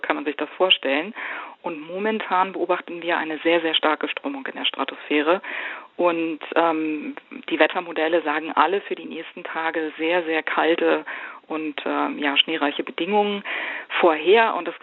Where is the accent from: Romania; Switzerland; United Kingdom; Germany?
Germany; Berlin; diese kalten Winter, die ich als Kind in Berlin auch erlebt habe, gar nicht mehr gewöhnt. Ich habe noch Schlittschuhlaufen auf der Havel gelernt.